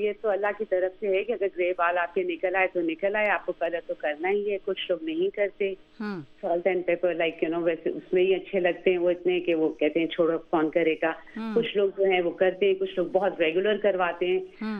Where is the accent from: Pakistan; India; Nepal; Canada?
Pakistan; मैंने कहा I am from Pakistan.